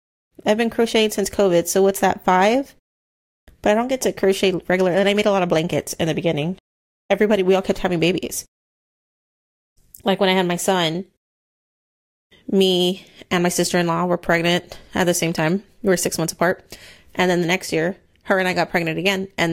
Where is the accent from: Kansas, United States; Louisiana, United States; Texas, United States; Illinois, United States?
Texas, United States; And it seems I'm from South Central Texas.